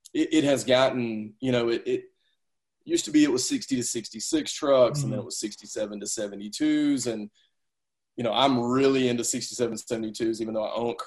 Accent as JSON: {"language": "English", "region": "the South", "country": "United States", "said": "I've got hand sanitizer everywhere and I'm from the South. I want to shake everybody's hand."}